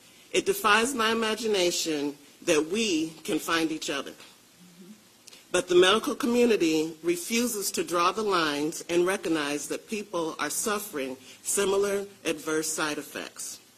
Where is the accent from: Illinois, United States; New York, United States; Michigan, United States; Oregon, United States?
Michigan, United States; I'm from Michigan.